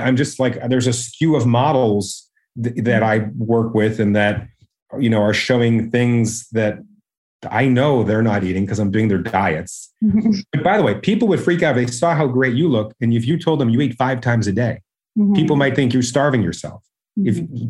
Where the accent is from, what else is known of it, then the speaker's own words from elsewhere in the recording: Canada; I'm Canadian